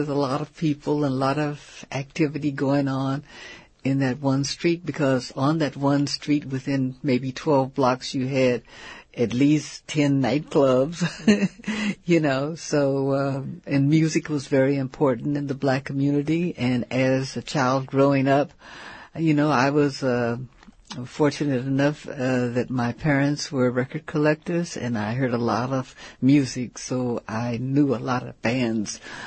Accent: Fort Huachuca, Arizona, United States; born there; I was born in Fort Huachuca, Arizona.

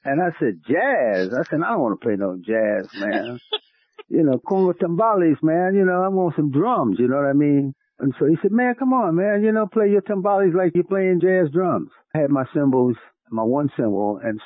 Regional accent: Jamaica, Queens, New York, United States; born there; Yes, I was born here in Jamaica, Queens.

